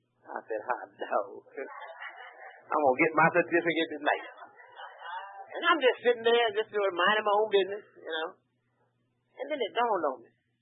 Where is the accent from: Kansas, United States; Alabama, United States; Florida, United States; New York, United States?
Florida, United States; Boca Raton; I grew up right here in Boca, like I said, and left here, couldn't swim a lick.